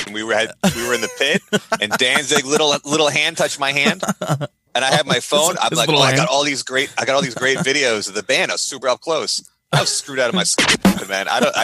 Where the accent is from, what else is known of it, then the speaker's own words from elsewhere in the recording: New York, United States; See, I grew up on Long Island, which, I hung out with skaters.